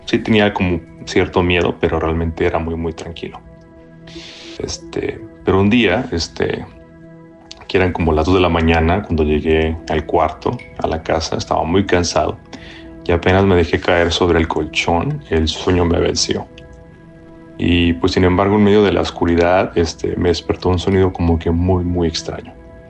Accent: Monterrey, Nuevo León, Mexico; moved away as an adult; now in New York, United States; Yo soy del norte de México y cuando me mudé aquí a Nueva York por un trabajo, pues todo parecía ir muy bien.

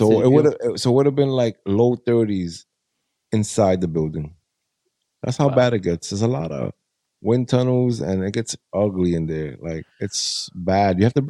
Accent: New York City, New York, United States; I'm from the Bronx. I'm a Mets fan. I live maybe 20-minute walk from Yankee Stadium.

